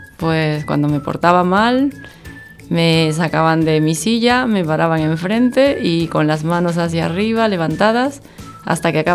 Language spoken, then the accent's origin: Spanish; Lima, Peru; born there; Nací en Lima, Perú.